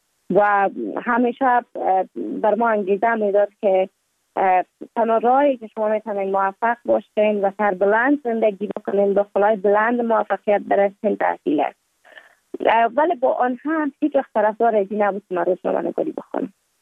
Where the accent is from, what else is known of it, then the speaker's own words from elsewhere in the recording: Kabul, Afghanistan; also born or lived in Mazar-i-Sharif; بعد از تولد ما تا 5 سالگی ما در مزار بودیم، بعد نقل کابل شدیم چون به اساس کاروبار که پدر جانم داشت ما در کابل زندگی نکردیم و ما مکتب در اونجا خواندم. دوره طفولیت ما در کابل سپری کردیم